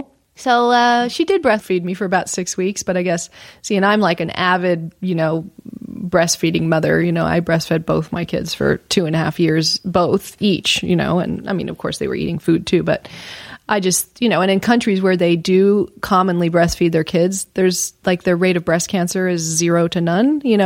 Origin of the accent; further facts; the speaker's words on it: Houston, Texas, United States; born there; I know I was born in Texas, Houston, Texas, and that my mom had to have me all by herself in the room